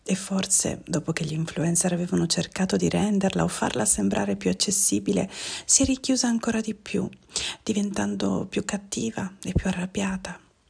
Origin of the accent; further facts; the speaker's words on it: Calabria, Italy; Sono calabrese.